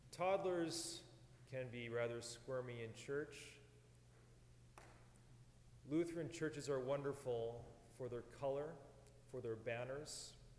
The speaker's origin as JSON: {"language": "English", "town": "Seattle", "region": "Washington", "country": "United States", "tie": "born or raised there", "said": "Growing up in Seattle, we went to early service, 8 o'clock every Sunday."}